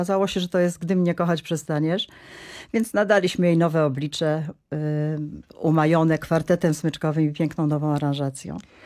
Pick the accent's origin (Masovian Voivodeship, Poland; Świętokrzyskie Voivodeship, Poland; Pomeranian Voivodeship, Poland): Świętokrzyskie Voivodeship, Poland; Kielce; Pochodzimy z tego samego miasta, mianowicie z Kielc.